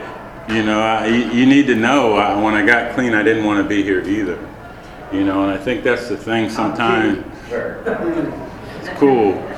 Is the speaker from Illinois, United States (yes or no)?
no; Citrus Heights, California, United States; For me, I'm from Sacramento, California. I grew up in Citrus Heights.